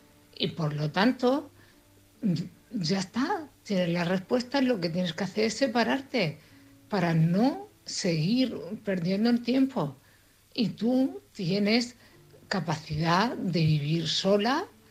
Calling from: Cartagena, Region of Murcia, Spain; de Cartagena. Mamá de Almudena.

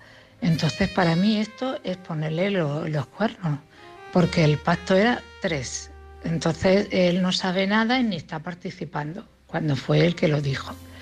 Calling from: Cartagena, Region of Murcia, Spain; de Cartagena.

